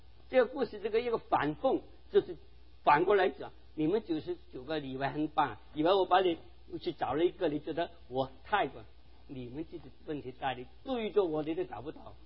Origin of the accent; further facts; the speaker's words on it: South China, China; 我是南方人，我从来没有。